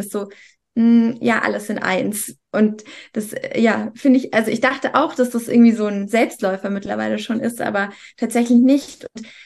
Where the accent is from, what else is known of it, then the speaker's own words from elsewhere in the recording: Munich, Bavaria, Germany; also ich komme ja aus München, hier gibt es keinen gelben Sack